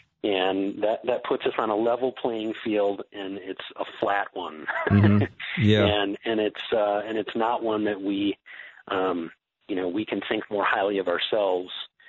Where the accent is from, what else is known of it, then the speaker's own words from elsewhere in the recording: Michigan, United States; And so, eventually we moved back to my home state of Michigan and kind of wrapped up life there